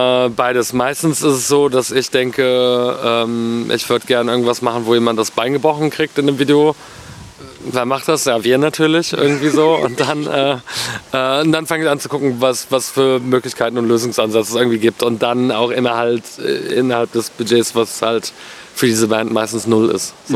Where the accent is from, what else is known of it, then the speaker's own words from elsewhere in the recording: Canada; Also ich kenne Leute in Kanada, wo ich herkomme, die haben das mit Untertiteln geguckt.